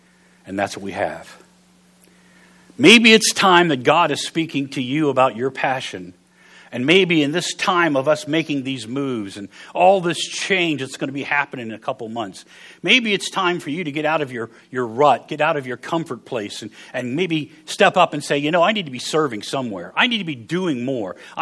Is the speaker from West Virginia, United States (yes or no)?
yes; West Virginia, United States; I'm from West Virginia. I don't deal with that many zeros.